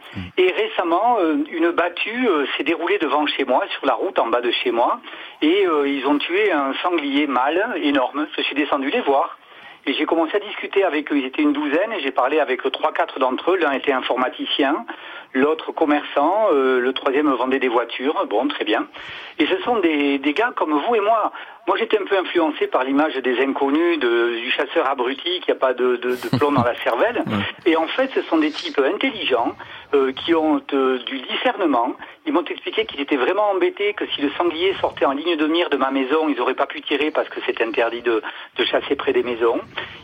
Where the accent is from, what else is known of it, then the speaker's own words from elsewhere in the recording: Biarritz, Nouvelle-Aquitaine, France; born there; Alors, on pourra considérer que je suis un néo-rural, ça ne fait que 30 ans que j'habite à la campagne. Je suis né à Biarritz, mais je suis venu sur le Pays Basque intérieur parce que je m'y sens bien.